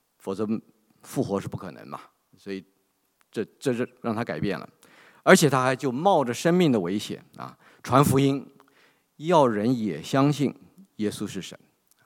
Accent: China; 我们中国人就会用这种话来安慰一下啊，碰到不好事情的人嘛

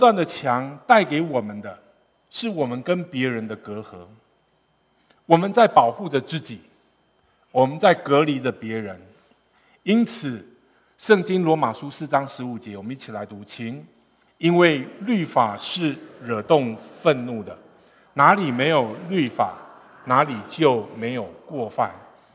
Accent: Taiwan; 我如果今天在中国，我就说我要做总书记啊。我在当时台湾写我要做总统。

